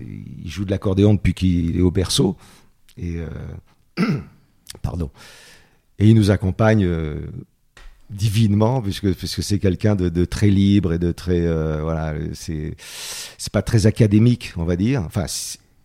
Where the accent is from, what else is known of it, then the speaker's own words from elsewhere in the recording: France; also born or lived in Spain; je suis né là-bas au Bled. Par contre, j'ai grandi en France, hein, c'est pour ça, je n'ai pas d'accent espagnol.